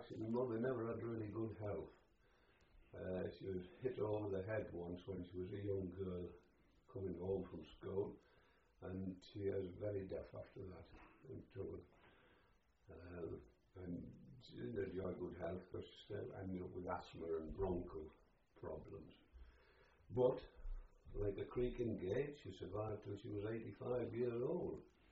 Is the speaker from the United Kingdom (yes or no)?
yes; Shildon, North East England, United Kingdom; born there; I was born in Shildon, County Durham, on the 18th of January, 1923. My father, he was a railway policeman. My mother was just a housekeeper and wife. I went to the Barrington School in Shildon.